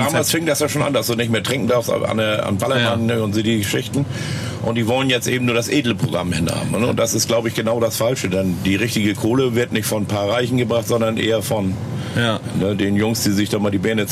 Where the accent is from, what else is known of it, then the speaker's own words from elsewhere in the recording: Kiel, Schleswig-Holstein, Germany; born there; Nee, ich bin nicht Hamburger. Ich bin im Kiel geboren.